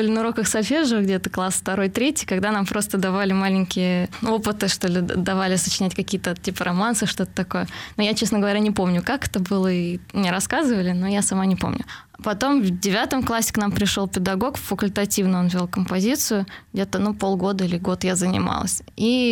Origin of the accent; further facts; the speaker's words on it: Moscow, Russia; born there; Ну, я вообще родилась в Москве.